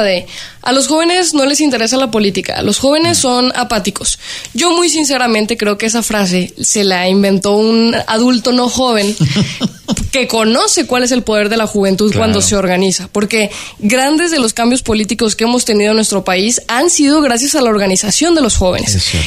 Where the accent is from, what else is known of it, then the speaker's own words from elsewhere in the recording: Chihuahua, Mexico; Te platico, yo soy de Chihuahua